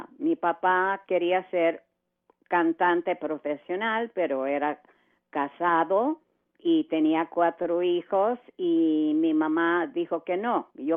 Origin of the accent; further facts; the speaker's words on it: El Paso, Texas, United States; born there; nací en El Paso, Texas.